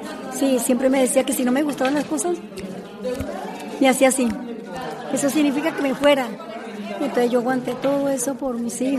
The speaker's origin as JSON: {"language": "Spanish", "country": "Colombia", "also_born_or_lived": "Venezuela", "moved": "yes", "lives_now": "Spain", "said": "Yo soy de colombiana, pero viví más de 50 años en Venezuela y decidimos desde Colombia venirnos para acá, para España"}